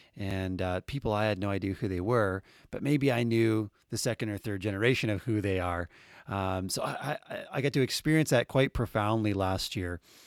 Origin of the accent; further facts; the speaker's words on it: New Brunswick, Canada; growing up in New Brunswick, where I did, your family was all around you, which then included other people's families all being around you as well.